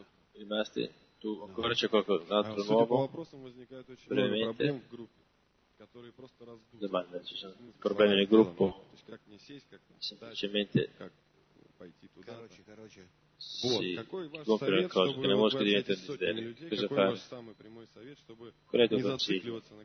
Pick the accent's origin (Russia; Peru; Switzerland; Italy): Russia; Moscow; Sono da Mosca.